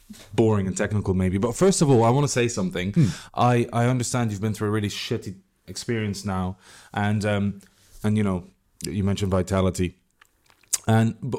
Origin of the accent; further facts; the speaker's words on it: Belgium; The real real reason is I'm from Belgium, and we found it very hard to find a name.